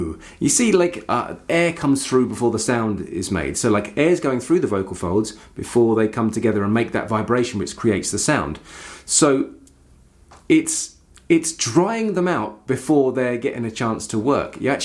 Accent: London, United Kingdom; I am from London, and I often have a vocal onset which is stop, start very quickly.

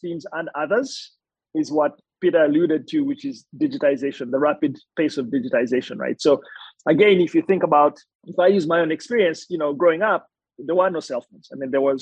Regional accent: Kampala, Central Region, Uganda; So if I think back to growing up in Kampala, which is the capital of Uganda

